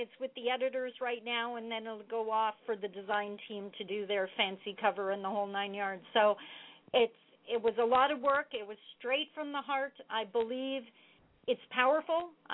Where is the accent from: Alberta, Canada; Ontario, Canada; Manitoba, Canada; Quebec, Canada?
Ontario, Canada; I am from Northern Ontario, so I can relate to the challenges up here.